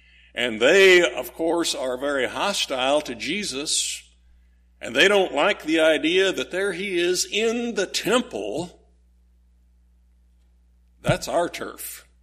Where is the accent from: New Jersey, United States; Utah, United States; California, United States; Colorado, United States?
Colorado, United States; Lyman; he was on his way from my hometown of Lyman, Colorado, into Colorado Springs.